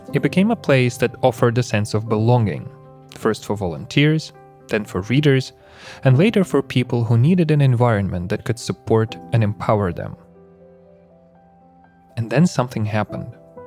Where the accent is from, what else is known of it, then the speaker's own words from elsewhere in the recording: Mykolaiv, Mykolaiv Oblast, Ukraine; I grew up in Mykolaiv and heard Ukrainian only from relatives who lived in the countryside, in Ukrainian literature classes, or on television.